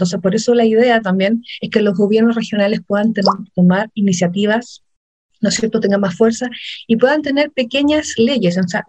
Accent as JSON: {"language": "Spanish", "region": "Ñuble", "country": "Chile", "said": "yo soy de Ñuble, tú estás desde Biobío"}